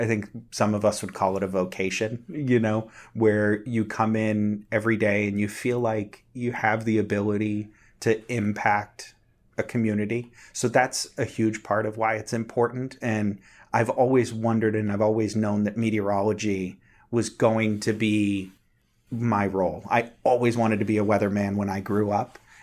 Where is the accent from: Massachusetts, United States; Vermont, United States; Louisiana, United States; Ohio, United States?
Massachusetts, United States; Boston; I was growing up in Boston, you know, watching those big East Coast snowstorms.